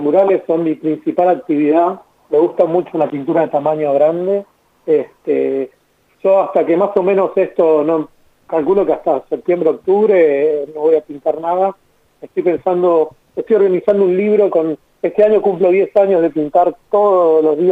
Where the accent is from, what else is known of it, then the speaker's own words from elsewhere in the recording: La Plata, Buenos Aires Province, Argentina; yo soy acá de La Plata y realmente el público acá platense es un faro.